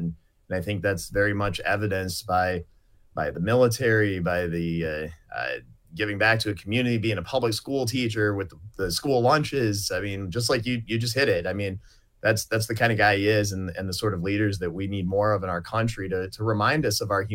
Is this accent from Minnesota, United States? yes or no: yes; Minnesota, United States; now in Nebraska, United States; I was born and raised in Minnesota, and then I moved to Nebraska later.